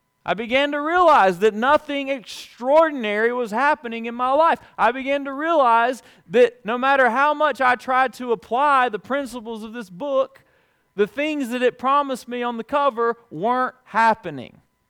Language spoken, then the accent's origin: English; Dothan, Alabama, United States; I stumbled into a Lifeway Christian bookstores in Dothan, Alabama, my hometown.